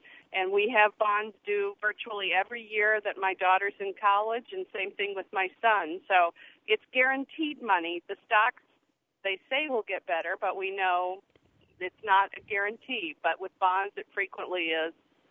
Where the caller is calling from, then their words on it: Charleston, United States; Hi, I'm calling from Charleston